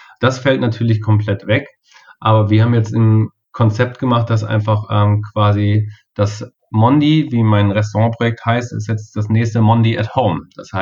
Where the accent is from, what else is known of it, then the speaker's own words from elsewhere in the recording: Kassel, Hesse, Germany; hier in Kassel, wirklich direkt lokal, wo ich herkomme.